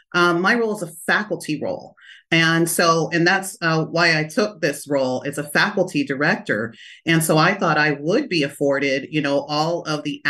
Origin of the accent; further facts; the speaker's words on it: Stockton, California, United States; also born or lived in Lodi; I grew up in the Central Valley in Stockton and in Lodi, which has one of the largest Filipino populations in America